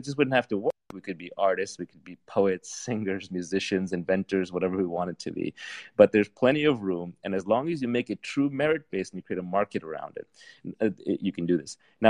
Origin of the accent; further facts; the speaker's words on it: India; I came from India. I love India. I love Indians.